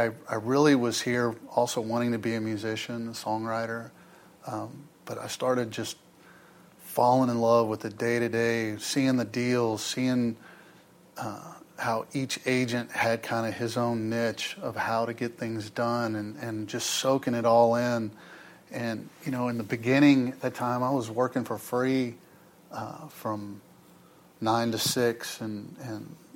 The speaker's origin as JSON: {"language": "English", "town": "Willis", "region": "Texas", "country": "United States", "tie": "born or raised there", "also_born_or_lived": "Mississippi", "said": "I grew up outside of Houston, Texas, in a little town called Willis, Texas."}